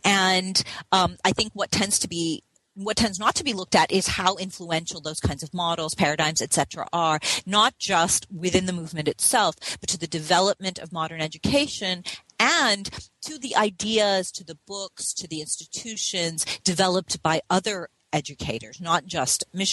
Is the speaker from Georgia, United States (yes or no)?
no; Hawaii, United States; I grew up in Hawaii, and Hawaii is a place where the question of missionaries, and particularly missionary education, is actually important, quite relevant.